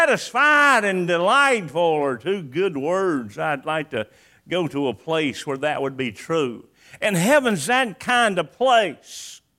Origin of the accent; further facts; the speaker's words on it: New Bern, North Carolina, United States; born there; I was born in New Bern, North Carolina. Most of the family that we had was around Thomasville and Asheboro.